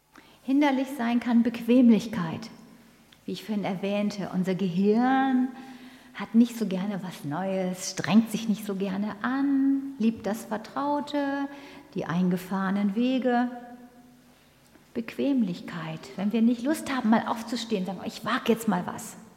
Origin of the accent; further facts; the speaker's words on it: Northern Germany, Germany; Ich komme ja aus Norddeutschland, manche hören das vielleicht.